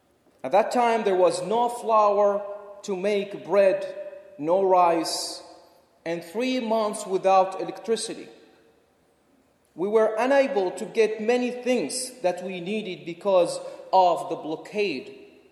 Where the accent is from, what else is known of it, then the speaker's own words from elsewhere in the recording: Basra, Basra Governorate, Iraq; In the midst of that war, many missiles were dropped on buildings and streets in our city, Basra, which is in southern Iraq.